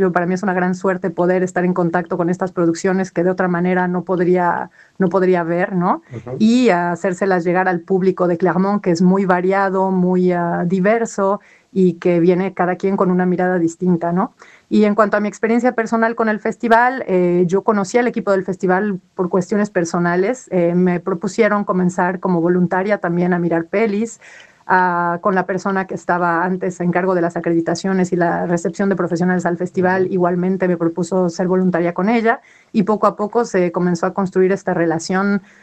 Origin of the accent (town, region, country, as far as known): Mexico